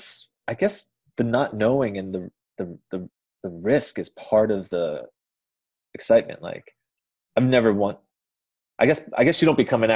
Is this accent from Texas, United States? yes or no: no; New York, United States; I'm a New Yorker